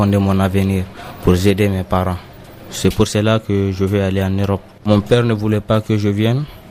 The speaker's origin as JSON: {"language": "French", "country": "Guinea", "said": "Je viens de la Guinée. J'ai 15 ans."}